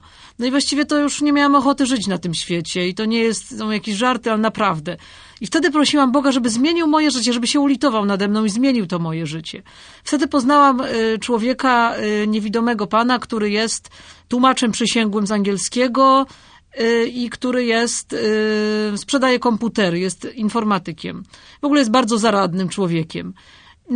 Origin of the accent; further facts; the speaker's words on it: Kielce, Świętokrzyskie Voivodeship, Poland; Nie, pochodzę z Kielc.